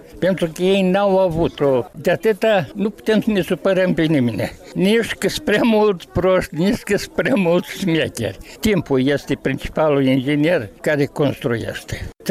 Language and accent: Romanian; Moldova; Mă mândresc că sunt moldovean de origine română.